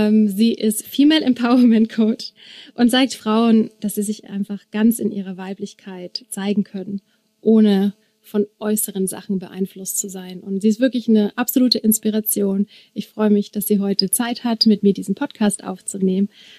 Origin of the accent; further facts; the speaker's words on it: Regensburg, Bavaria, Germany; du lebst in Regensburg, ich komme aus Regensburg